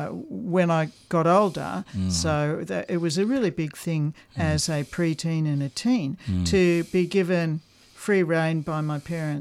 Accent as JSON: {"language": "English", "town": "Beaumaris", "region": "Victoria", "country": "Australia", "tie": "born or raised there", "said": "Well, I grew up in Beaumaris, so by the sea"}